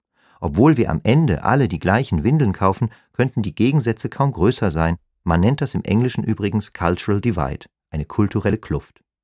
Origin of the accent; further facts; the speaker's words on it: Germany; Auch mir fehlt es natürlich manchmal, schließlich bin ich Deutscher.